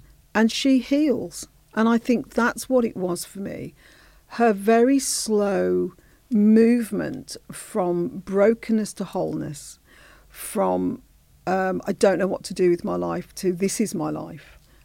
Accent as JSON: {"language": "English", "town": "Birmingham", "region": "West Midlands", "country": "United Kingdom", "accent": "Brummie", "said": "My dad's from St. Kitts. And so I always felt part of that and was accepted in that. And then, of course, I'm a Brummie, as you can hear from my accent, and I'm 100% Brummie."}